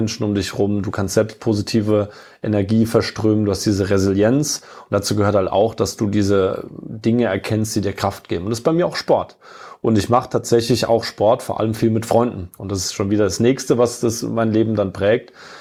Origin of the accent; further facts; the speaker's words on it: Kaiserslautern, Rhineland-Palatinate, Germany; Ich bin ja in der Pfalz aufgewachsen, bin auch stolzer, gebürtiger Pfälz in der Nähe von, oder direkt im kleinen Vorort von Kaiserslautern aufgewachsen.